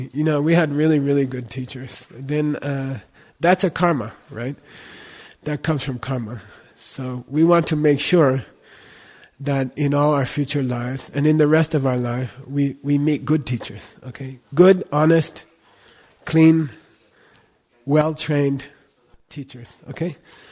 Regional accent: Arizona, United States; I was very lucky, you know, I grew up in Arizona. The schools were very, very good.

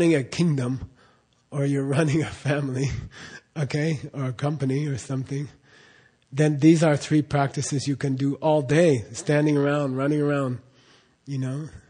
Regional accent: United States; And I'm an American, and I'm proud of being an American.

